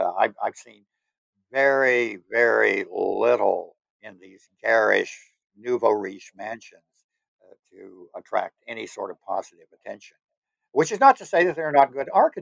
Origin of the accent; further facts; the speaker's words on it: United States; So I think this intersection between who I am as an American and what I do in Russia intersects in sometimes very mysterious and unexpected ways.